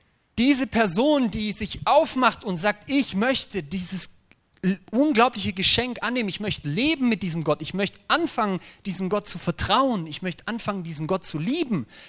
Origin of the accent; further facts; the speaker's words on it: Germany; dass es mir als Deutscher schwerfällt, um 8 Uhr so fröhlich zu sein?